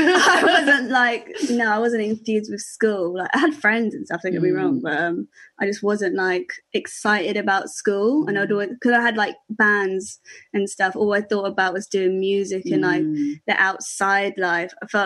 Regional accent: London, United Kingdom; I'm from London, like Lewisham. So like South London.

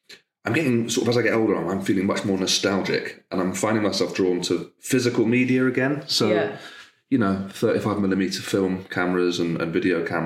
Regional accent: East Midlands, United Kingdom; I'm from the Midlands.

